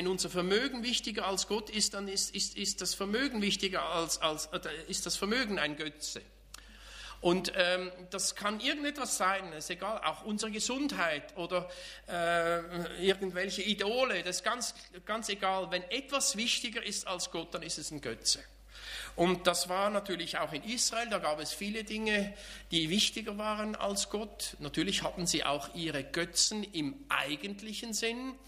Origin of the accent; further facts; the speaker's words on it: Switzerland; ich bin ja Schweizer